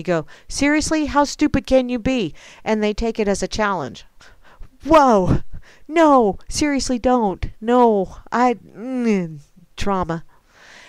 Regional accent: Kansas, United States; Oh, and it's from my home state. A man walked into a Topeka, Kansas quick stop

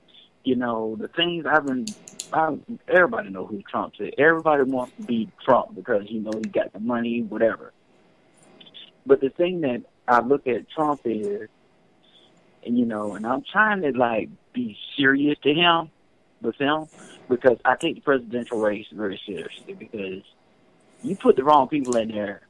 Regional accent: the South, United States; I'm in my 30s now, and I'm from the South

